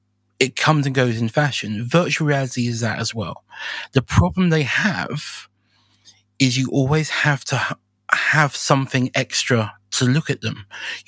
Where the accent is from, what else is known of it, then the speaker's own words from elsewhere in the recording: London, United Kingdom; And I started wandering around in London, in my hometown, photographing with it.